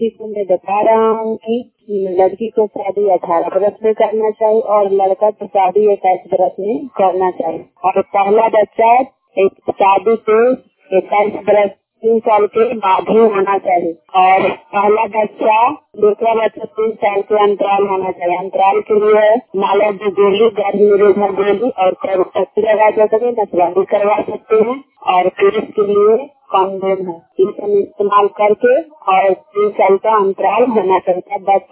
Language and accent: Hindi; Bihar, India; गांव खजूर नगरी, तरखाना नवा नौसा, पंचायत खजरा, क्लस्टर भोगी, जिला नालंदा की निवासी हूँ।